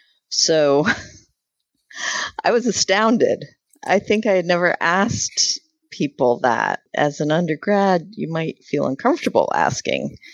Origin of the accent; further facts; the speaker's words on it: Philadelphia, Pennsylvania, United States; I grew up in Philadelphia, in an area called Center City, so it was right downtown.